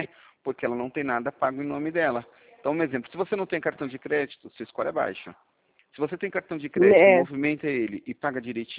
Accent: Sorocaba, São Paulo, Brazil; Eu sou de Sorocaba

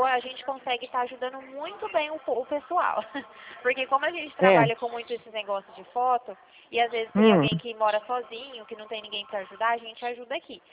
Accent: Dracena, São Paulo, Brazil; Aí aqui a gente é de Dracena.

